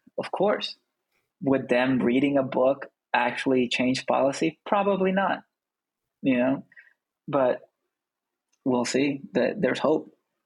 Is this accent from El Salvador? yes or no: yes; El Salvador; I am this 9-year-old survivor of the desert. I am from El Salvador. There's a lot of Salvadoran words in there. I am an immigrant.